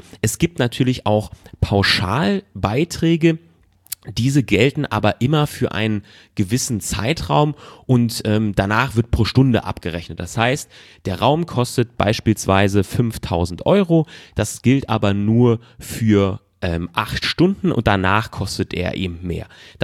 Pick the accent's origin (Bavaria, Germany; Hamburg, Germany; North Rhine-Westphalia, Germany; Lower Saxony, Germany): North Rhine-Westphalia, Germany; ich komme aus NRW und in NRW gibt es sehr, sehr viel Industrie